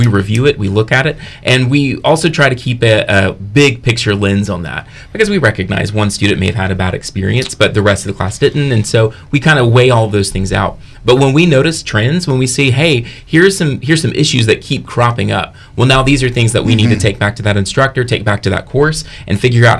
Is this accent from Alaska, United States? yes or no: no; Mississippi, United States; now in Fredericksburg, United States; But in 2020, my family and I moved to Virginia. We're not Virginia natives, we're from Mississippi. And so moved up here, got involved in Fredericksburg